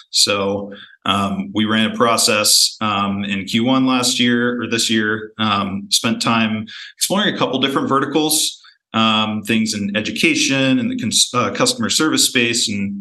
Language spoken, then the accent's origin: English; Delaware, United States; I grew up in Delaware.